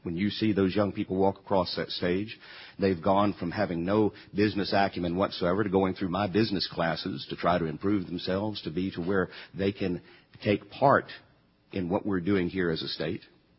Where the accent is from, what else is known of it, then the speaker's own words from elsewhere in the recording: Vivian, Louisiana, United States; I am from Vivian, Louisiana, little bitty fly speck of a town northwest of Shreveport. Really great place. Grew up hunting, fishing, just enjoying the outdoors there.